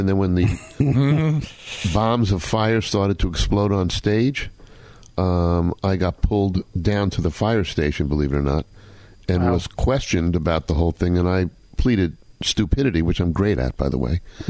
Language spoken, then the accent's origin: English; New York, United States; now in Connecticut, United States; I grew up in Westchester. I live in Connecticut, of course, but I grew up in Westchester. So we had some good times talking about our home county and things like that.